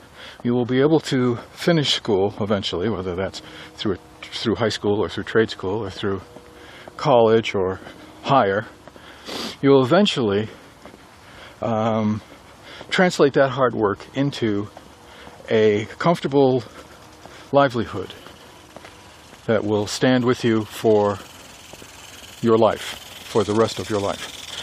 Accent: Maine, United States; I know when we were growing up in Maine, it's hard to really understand how poor we were

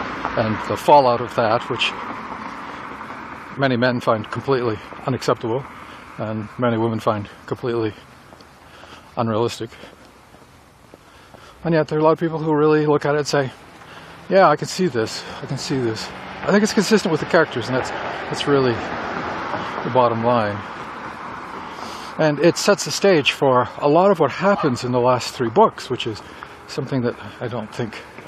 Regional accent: Northeast, United States; growing up in the Northeast, where at least the flora and fauna are relatively benign, coming out here and finding poisonous serpents

